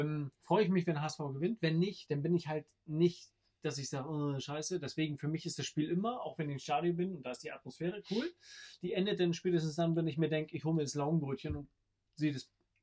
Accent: Hamburg, Germany; Als Hamburger, meine Güte

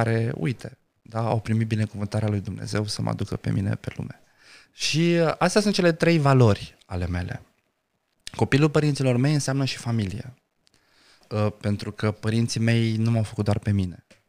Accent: Galați, Galați County, Romania; now in Bucharest, Romania; sunt gălățean, m-am născut în Galați. Sunt etnic rom. Sunt etnic rom. Da? Sunt cetățean român. Sunt bucureștean. Sunt, am identitatea de locuitor al sectorului 4

